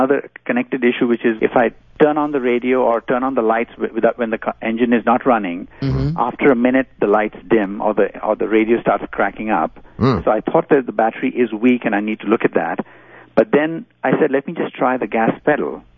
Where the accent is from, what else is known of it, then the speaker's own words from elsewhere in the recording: Green Bay, California, United States; I'm from Green Bay, California, just north of San Francisco.